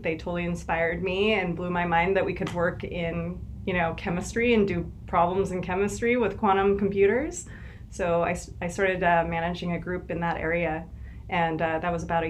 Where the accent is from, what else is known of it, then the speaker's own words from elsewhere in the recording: Seattle, Washington, United States; I grew up in Seattle. I got my PhD in Boston in chemistry.